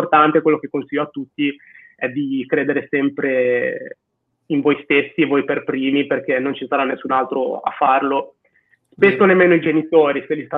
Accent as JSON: {"language": "Italian", "region": "Liguria", "country": "Italy", "said": "io sono ligure e la Liguria è una terra di attracco e di partenza, cioè una striscia di terra molto sottile fra il mare e le montagne"}